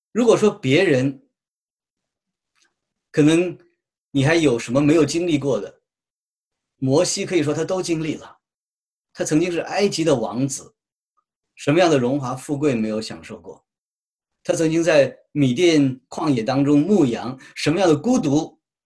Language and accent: Chinese; China; 我们中国人几千年以来都回避谈死的事情。我记得，这个以前啊，在小时候在国内啊